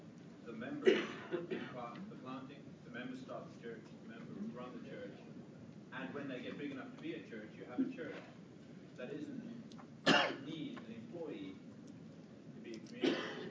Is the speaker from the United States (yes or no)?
no; Netherlands; I'm from Europe, from Holland.